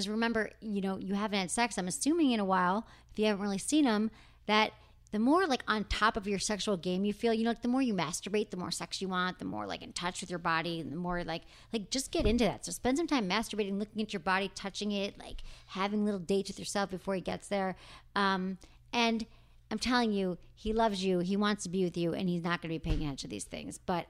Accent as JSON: {"language": "English", "region": "Connecticut", "country": "United States", "said": "I'm 19 from Connecticut, and I have a boyfriend who's from New York."}